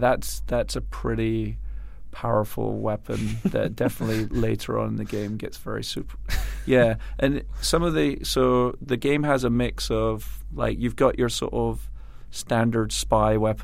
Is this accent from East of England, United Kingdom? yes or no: no; Scotland, United Kingdom; born there; I'm Scottish by birth as well